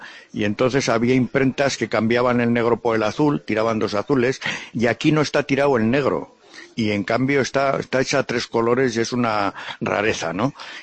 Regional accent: Argentina; yo también soy de República Argentina.

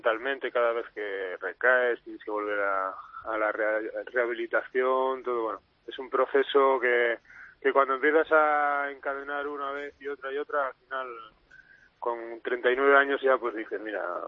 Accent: Spain; Hombre, por supuesto que yo soy español

